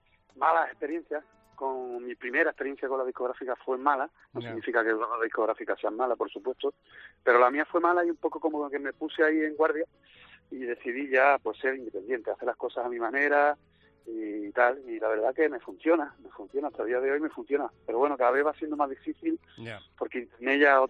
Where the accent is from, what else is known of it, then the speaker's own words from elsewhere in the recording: La Línea de la Concepción, Andalusia, Spain; also born or lived in Seville; ya te digo, estuve 10 años en Sevilla viviendo y siendo yo de la línea, y que estoy muy orgulloso de mi pueblo, que no se me malinterprete.